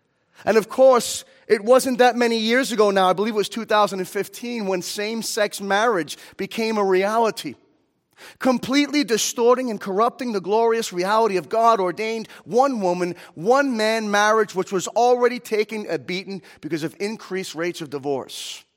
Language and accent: English; Copaic, United States; I grew up in Copaic, went to all the Copaic schools, you know, the grade school, high school, junior high, and everything was public school.